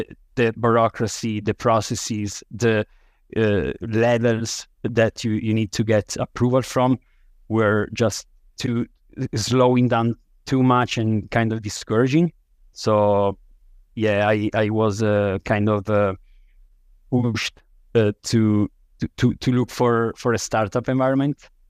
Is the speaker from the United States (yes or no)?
no; Italy; English is a second language; I was born and raised in Italy.